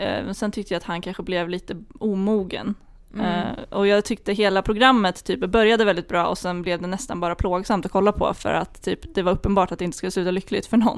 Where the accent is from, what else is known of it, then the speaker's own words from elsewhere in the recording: Södermanland, Sweden; det tycker jag är kul, eftersom att jag kommer från Sörmland.